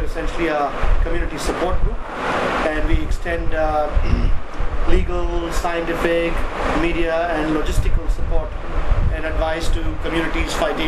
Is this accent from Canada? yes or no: no; Tamil Nadu, India; it's in a very beautiful part of my home state, which is Tamil Nadu. It's a South Indian coastal state.